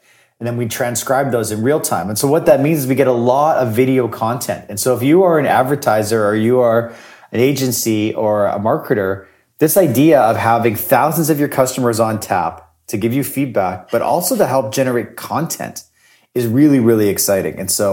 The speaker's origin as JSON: {"language": "English", "town": "Winnipeg", "region": "Manitoba", "country": "Canada", "said": "And just so you know, I am from Winnipeg and I do like cats."}